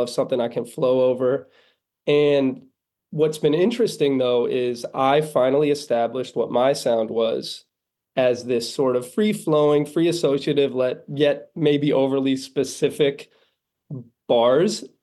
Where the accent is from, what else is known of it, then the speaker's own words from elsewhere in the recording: Massachusetts, United States; moved away; I'm from the great state of Massachusetts, I have to say. But I moved to New York